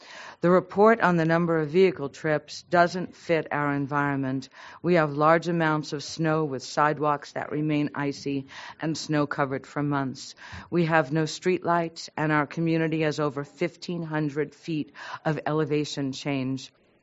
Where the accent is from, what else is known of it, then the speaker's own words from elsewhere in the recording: Incline Village, Nevada, United States; Good morning. I'm … from Incline Village.